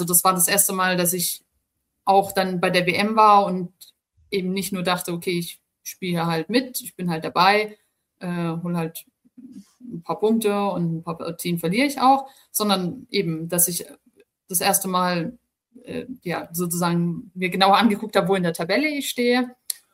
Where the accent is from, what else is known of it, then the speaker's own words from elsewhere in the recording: Erlangen, Bavaria, Germany; bei mir in Erlangen, in meiner Heimatstadt, gab es immer so eine Sportlerehrung